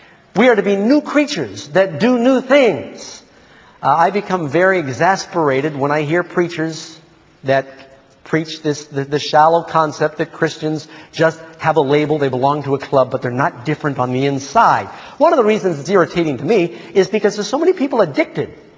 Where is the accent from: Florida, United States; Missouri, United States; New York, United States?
New York, United States; New York City; And I said, I grew up in New York City. You know, everybody always had a game.